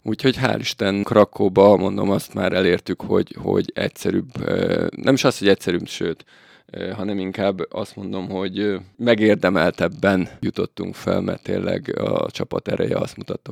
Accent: Dunaújváros, Fejér, Hungary; born there; Igen, Dunaújvárosban születtem én is, feleségem is, kisfiam is

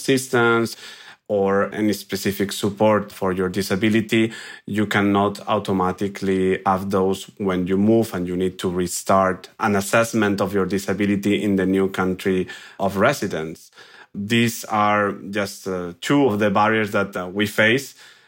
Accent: Spain; English is a second language; moved away as an adult; now in Belgium; because I'm originally from Spain, as you can guess from my accent and my name. But I moved to Belgium back in 2013.

